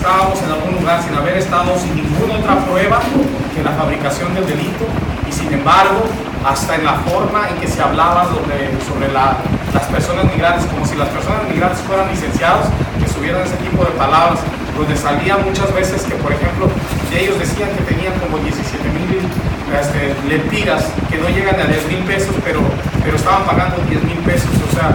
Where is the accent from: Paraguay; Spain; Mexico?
Mexico; como mexicanos